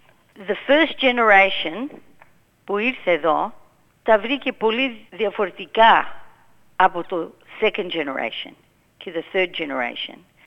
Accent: Clayton, Victoria, Australia; also born or lived in Greece; από ένα χωριό λέγεται Μόρφη Κοζάνη, έξω από Θεσσαλονίκη. Μέναμε στο Clayton, μεγάλωσα στο Clayton

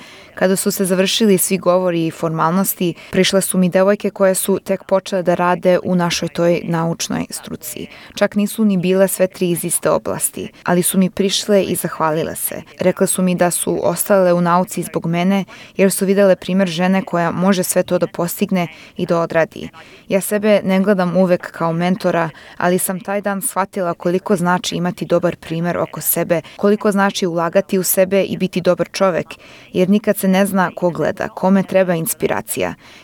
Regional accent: South Australia, Australia; also born or lived in Novi Sad, Serbia; Ja sam rođena u Novom Sadu i sa 3 godine sam stigla u Australiju. Kada smo stigli, oni su sa mnom pričali na našem jeziku, mada se to godinama posle sve više i više mešalo.

